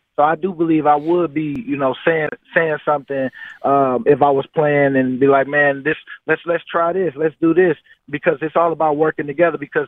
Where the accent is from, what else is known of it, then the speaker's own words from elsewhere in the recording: Michigan, United States; it's my hometown. You know, I grew up a Lions fan.